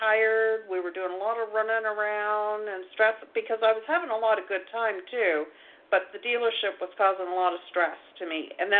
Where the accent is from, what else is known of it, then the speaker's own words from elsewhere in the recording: Ontario, Canada; Yeah, I'm a crazy Canucky.